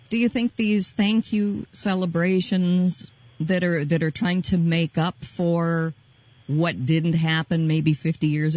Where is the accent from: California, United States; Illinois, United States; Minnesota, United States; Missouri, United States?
Minnesota, United States; Rochester; Rochester, it's my hometown too, kind of a liberal and progressive community because people come and live there from all over the world.